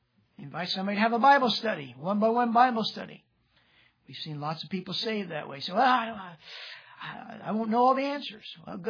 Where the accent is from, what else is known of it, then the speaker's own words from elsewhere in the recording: Delaware, United States; I grew up in Delaware, where sometimes you just about got knocked out of bed by a good clap of thunder.